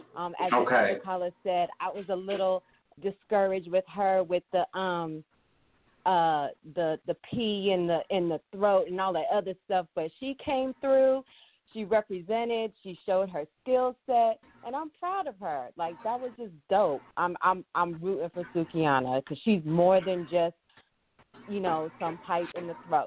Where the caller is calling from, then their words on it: Miami, Florida, United States; I'm calling from Miami, Florida